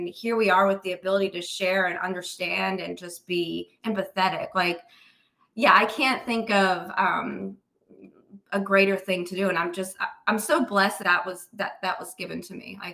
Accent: South Carolina, United States; I'm from South Carolina. I'm like, small town.

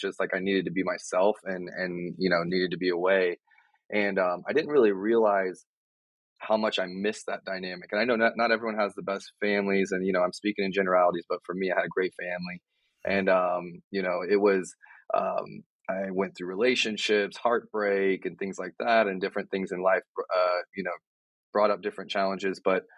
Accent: DR Congo; also born or lived in Cameroon; now in United States; I had just a very interesting upbringing in that I grew up in Africa with my family in Congo and Cameroon, like some very remote, unique places. And it really bonded us together. I came back to the U.S.

